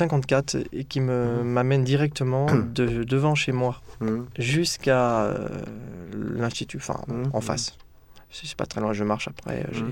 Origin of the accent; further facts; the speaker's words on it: Lyon, Auvergne-Rhône-Alpes, France; also born or lived in Paris; Je viens de Lyon. J'ai fait mes études à Paris, mais je suis lyonnais d'origine.